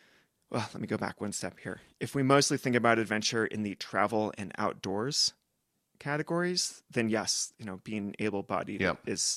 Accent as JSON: {"language": "English", "region": "West Coast", "country": "United States", "tie": "born or raised there", "said": "And that ties back to us growing up on the West Coast of the US."}